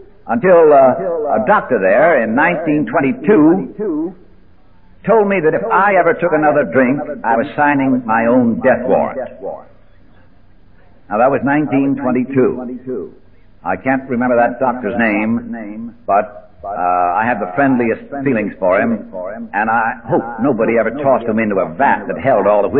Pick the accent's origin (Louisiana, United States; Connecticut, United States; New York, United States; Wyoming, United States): Connecticut, United States; Hartford; I kept going back to my hometown, Hartford, Connecticut.